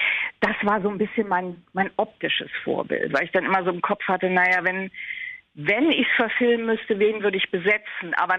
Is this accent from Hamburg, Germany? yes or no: yes; Hamburg, Germany; weil ich da halt nicht sehr lange gewohnt habe, war es für mich klar, dass ich es in meiner alten Heimat Hamburg ansiedel.